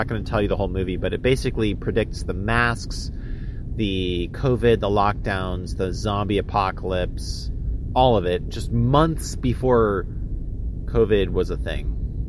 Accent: New Jersey, United States; I'm from New Jersey. All installed by the New World Order Deep State. And by the way, people from New Jersey are absolutely ridiculously brilliant.

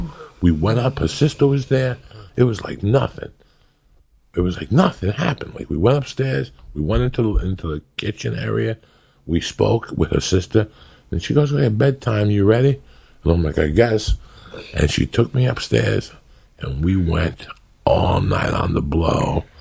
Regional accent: New Jersey, United States; And I'm like, picnic? I'm from Jersey. I've never had a picnic in my life.

